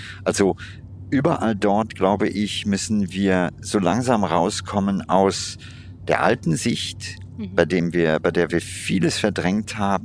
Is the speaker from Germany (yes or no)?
no; India; in meiner Kindheit in Indien war Hunger in einer anderen Dimension vorhanden als heute.